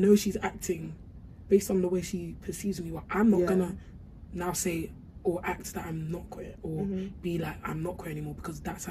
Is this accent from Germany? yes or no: no; Nigeria; The way I describe my identity is, I would obviously say that I'm a Nigerian girl.